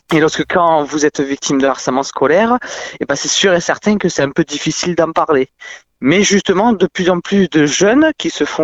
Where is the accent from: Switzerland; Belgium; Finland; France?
France; Saint-Antoine-de-Bleuval, Occitanie; born there; j'ai 18 ans, je suis né dans le Tarn-et-Garonne, vers Saint-Antoine-de-Bleuval.